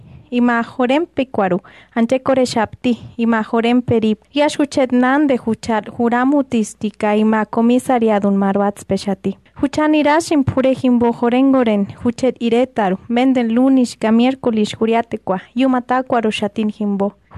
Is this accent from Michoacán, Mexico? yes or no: yes; Huecorio, Michoacán, Mexico; soy de la comunidad de Huecorio y soy integrante de la Asociación Civil Huecore NACE